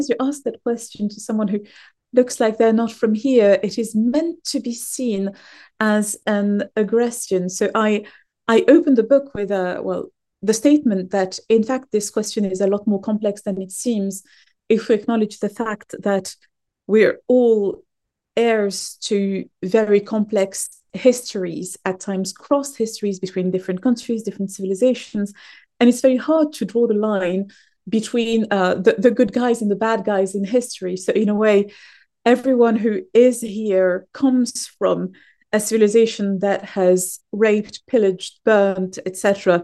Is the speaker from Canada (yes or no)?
no; Morocco; moved away as an adult; also born or lived in France; now in Oxford, United Kingdom; I come from Morocco. That would be the simple answer. I was born and raised there. I studied in France and moved to Britain, more particularly Oxford, some 8 years ago for work.